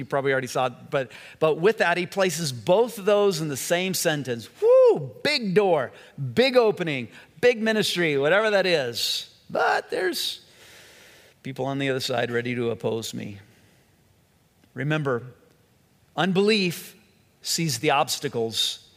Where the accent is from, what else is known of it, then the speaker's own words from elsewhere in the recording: California, United States; And I grew up in Southern California. I'd never been around cold weather like this